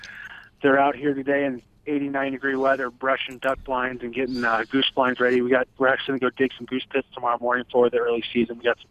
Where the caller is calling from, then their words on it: Colorado, United States; I am actually back in Weld County now.